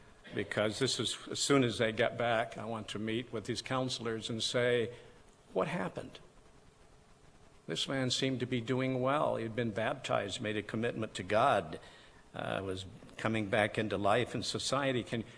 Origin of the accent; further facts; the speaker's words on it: Tennessee, United States; born there; But knowing many of my relatives, I was born in Tennessee, and they were a bunch of drinkers.